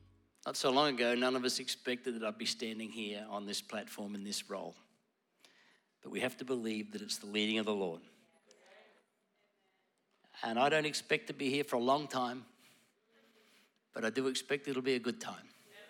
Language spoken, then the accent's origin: English; Ipswich, Queensland, Australia; I grew up in Ipswich. And if you know Queensland, Ipswich is kind of where all the bogans hang out.